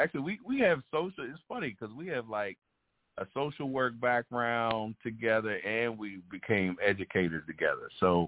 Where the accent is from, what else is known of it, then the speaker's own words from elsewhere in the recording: Pittsburgh, Pennsylvania, United States; now in Charlotte, United States; Well, we're from Pittsburgh, Pennsylvania. Grew up in Stan Heights in a small enclave within the inner city.